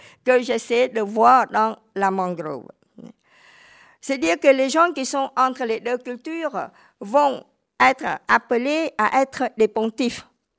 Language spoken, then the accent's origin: French; France; car les autres sont là, chez nous, en France.